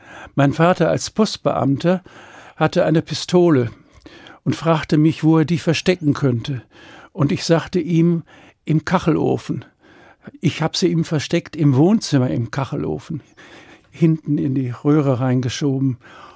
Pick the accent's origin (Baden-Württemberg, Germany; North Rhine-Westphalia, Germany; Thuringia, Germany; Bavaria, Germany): North Rhine-Westphalia, Germany; Dortmund; Ja, also ich bin ja ein Kriegskind, geboren in Dortmund.